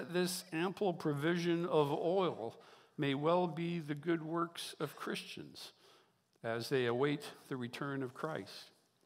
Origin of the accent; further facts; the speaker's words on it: California, United States; I grew up in Southern California